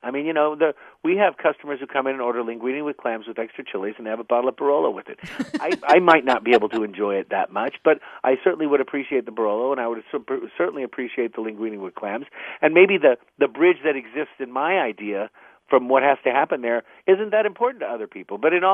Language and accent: English; Pacific Northwest, United States; also born or lived in Spain; We grew up in the Pacific Northwest, where we more or less lived in what looks like Sunset Magazine. Then we moved to Spain and lived virtually inside the culture of wine and food in Europe